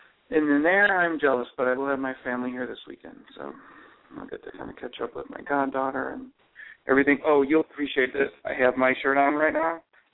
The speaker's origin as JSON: {"language": "English", "town": "Cleveland", "region": "Ohio", "country": "United States", "tie": "born or raised there", "said": "which is something you don't see that growing up in Cleveland very much."}